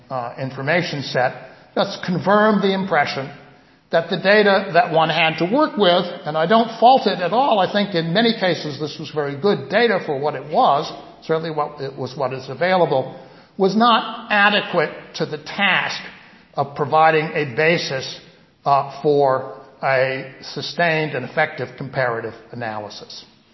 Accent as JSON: {"language": "English", "town": "Cambridge", "region": "Massachusetts", "country": "United States", "tie": "born or raised there", "said": "born and raised in Cambridge, Massachusetts, just a few blocks from where I was born and raised"}